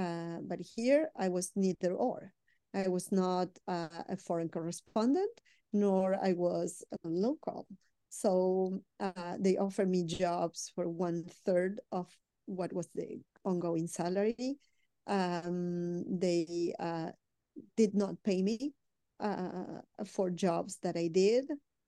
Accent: Buenos Aires, Argentina; now in Miami, United States; I come from Buenos Aires. Buenos Aires is a very cultural city

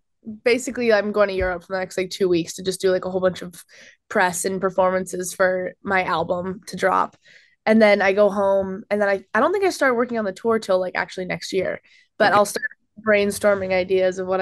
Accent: Calgary, Alberta, Canada; And then also I named a song after my hometown called … it's a fun one.

